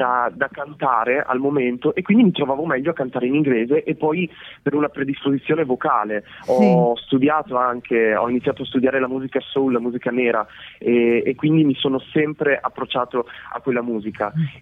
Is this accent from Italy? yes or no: yes; Mantua, Lombardy, Italy; born there; io sono nato a Mantova, sì? Ma i miei genitori sono campani.